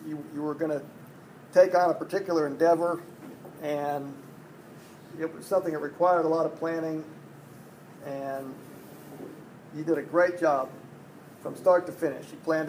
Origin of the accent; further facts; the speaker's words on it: Arizona, United States; now in Arkansas, United States; it was the time we moved from Arizona, where Sandy and I met and grew up, to Arkansas, where we've been for about 35 years now.